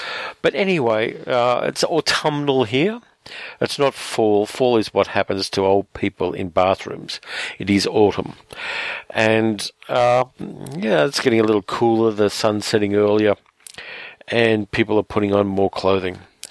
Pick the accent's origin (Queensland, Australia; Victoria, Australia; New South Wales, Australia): New South Wales, Australia; Sydney; I'll be in Sydney, my hometown